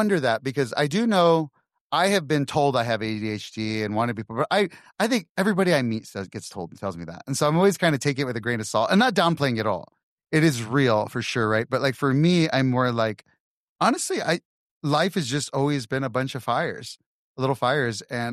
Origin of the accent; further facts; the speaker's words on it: Texas, United States; we're from Texas and we talked about the Bush family